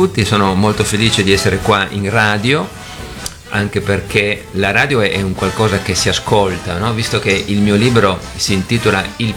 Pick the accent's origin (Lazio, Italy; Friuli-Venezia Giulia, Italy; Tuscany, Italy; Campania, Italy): Friuli-Venezia Giulia, Italy; Tolmezzo; moved away as an adult; also born or lived in Trieste / London; io sono nato a Tolmezzo, ho vissuto per i primi 20 anni della mia vita, poi mi sono trasferito a Trieste, poi ho vissuto a Londra qualche anno e da 10 anni ci siamo trasferiti sulle colline di Assisi